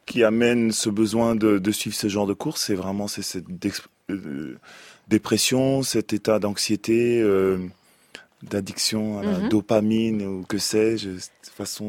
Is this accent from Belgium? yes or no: no; DR Congo; c'était le pire prénom qui puisse exister en tant que Congolais